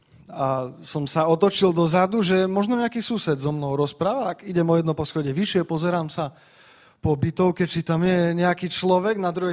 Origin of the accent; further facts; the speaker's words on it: Košice, Košice Region, Slovakia; Prišli sme z Košíc, vyrastol som v cirkvi